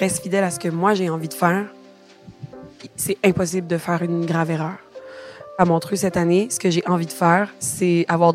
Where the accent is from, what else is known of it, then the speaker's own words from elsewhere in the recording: Quebec, Canada; je prends le temps de mentionner que je suis québécoise.